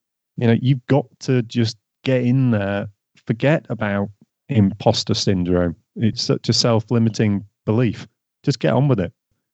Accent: Northern England, United Kingdom; when I was growing up in Northern England in the 1980s

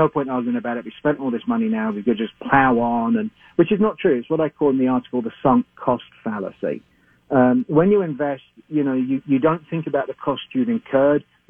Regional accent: London, United Kingdom; accent: London; moved away as an adult; now in St. Paul, United States; I'm from London, you know, hence the accent. I spent most of my life there. I moved here coming up to 6 years ago.

